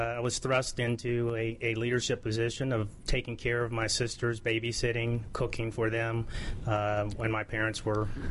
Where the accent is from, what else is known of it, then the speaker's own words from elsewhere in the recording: Tuskegee, Alabama, United States; born there; As I mentioned, I was born in Alabama. I was born in Tuskegee.